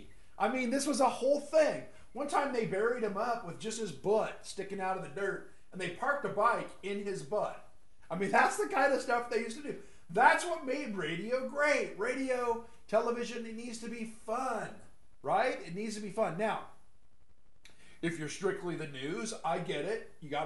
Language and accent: English; Temple City, California, United States; I grew up in Temple City, Arcadia, which is in the San Gabriel Valley, literally just east of L.A., right?